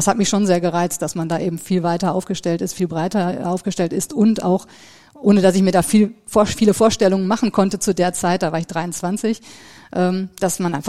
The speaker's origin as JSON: {"language": "German", "town": "Bonn", "region": "North Rhine-Westphalia", "country": "Germany", "tie": "born or raised there", "said": "Grundschule, noch im Bonner Raum. Ich bin in Bonn geboren und dort auch zur Schule gegangen, dort aufgewachsen. Danach ins Gymnasium in Bonn"}